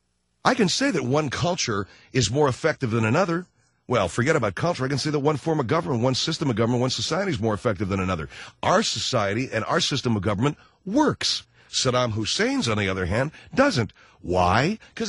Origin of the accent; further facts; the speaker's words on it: United States; No. I'm an American. I live in a country that happens to be evolved.